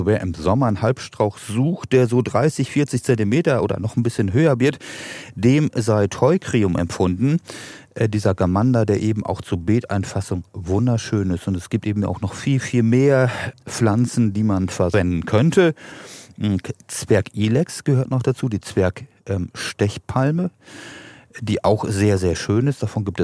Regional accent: Northern Germany, Germany; Bei uns im Norden dauert es noch. Wir Norden sind ja auch eher ein bisschen spröde

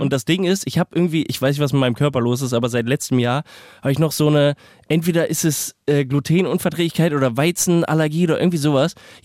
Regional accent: North Rhine-Westphalia, Germany; wenn ich zum Beispiel in meine Heimat komme, zu meiner Mom nach Hause oder so. Die lebt auch wirklich so zwischen Düsseldorf und Duisburg, so sehr ländlich.

